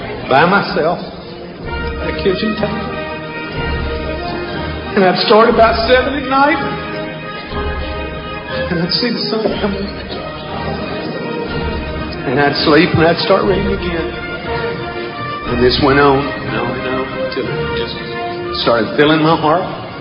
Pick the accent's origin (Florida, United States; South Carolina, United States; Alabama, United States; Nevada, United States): Alabama, United States; Dauphin Island; I'm from Dauphin Island. I'm 43 years old. Fix me 43 years old. And I wasn't raised in a church.